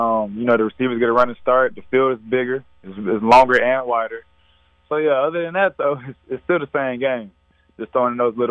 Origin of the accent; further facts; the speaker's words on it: Texas, United States; Well, you know, I'm from Texas, so that was part of my culture growing up.